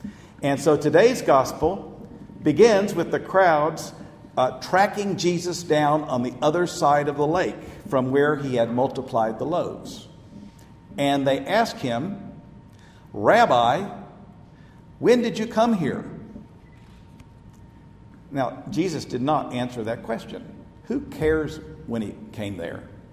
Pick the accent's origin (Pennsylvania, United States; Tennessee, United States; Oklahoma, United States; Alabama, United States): Oklahoma, United States; Ponca City; I come from a town, Ponca City, Oklahoma, a town in northern Oklahoma, not a whole lot different from a lot of places here in Arkansas. Not that many Catholics in the area.